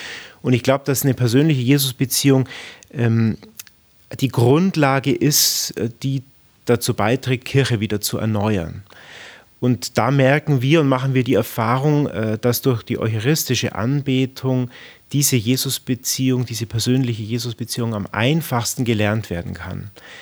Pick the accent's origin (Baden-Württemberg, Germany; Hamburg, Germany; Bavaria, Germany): Bavaria, Germany; Bad Wörishofen; ich komme ja aus Bad Wörishofen, St. Justina